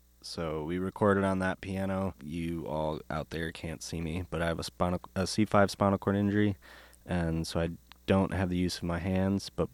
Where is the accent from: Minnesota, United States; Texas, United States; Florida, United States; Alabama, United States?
Minnesota, United States; Minneapolis; I'm from South Minneapolis, more specifically the Central Powderhorn neighborhood area. It's known for Powderhorn Park, May Day, lots of taco places.